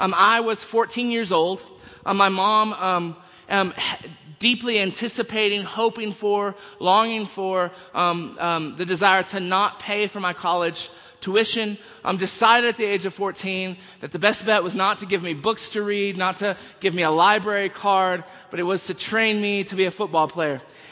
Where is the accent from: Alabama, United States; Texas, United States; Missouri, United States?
Texas, United States; I begin there saying that and making that claim as a Texan. I see Texas friends in the back who threatened to leave. And I warned them. I grew up in Texas.